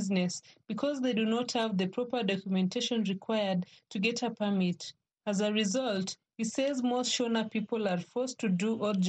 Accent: Kenya; We don't know any other home apart from Kenya, and we also depend on Kenya as it is our country.

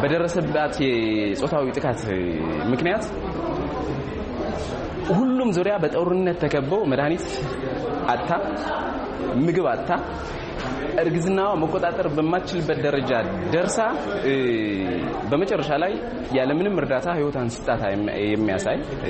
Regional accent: Tigray, Ethiopia; እኔ ከትግራይ ክልል ነው የመጣሁት።

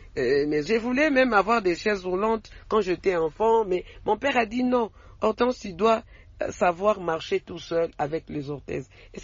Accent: Côte d’Ivoire; Si tu me vois que je suis handicapé, je suis ivoirien

